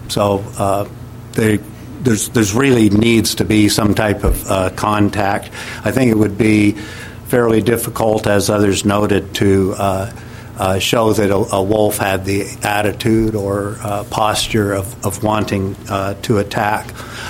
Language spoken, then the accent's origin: English; Sammamish, Washington, United States; from Sammamish, Washington.